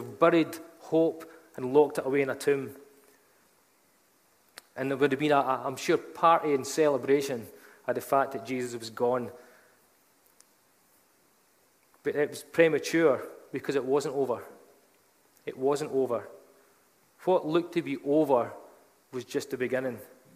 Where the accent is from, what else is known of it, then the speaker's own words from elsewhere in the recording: Dumfries, Scotland, United Kingdom; I was brought up in Dumfries